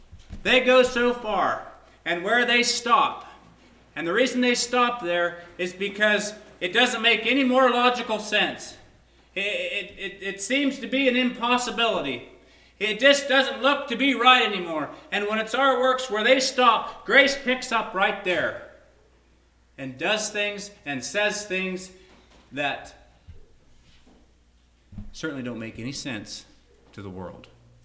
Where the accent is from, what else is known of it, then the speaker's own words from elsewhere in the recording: Wyoming, United States; growing up in Wyoming, we would get some snowstorms